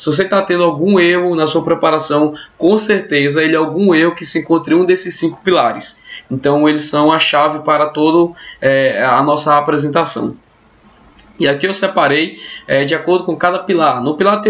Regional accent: Piauí, Brazil; Piauí é o estado onde eu nasci, onde eu sempre morei

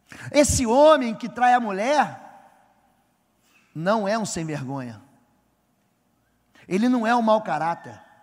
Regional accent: Curitiba, Paraná, Brazil; Eu não sou daqui não, eu sou de Curitiba.

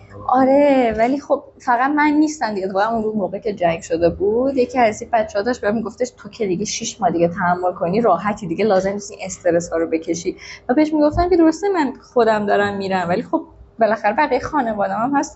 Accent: Iran; تهش من ایرانی ام، بالاخره تهش چی مملکت به دنیا اومدم، چالش پاسپورت آمریکا رو بگیرم چه چیز باز هم من تو اینجا به دنیا اومدم

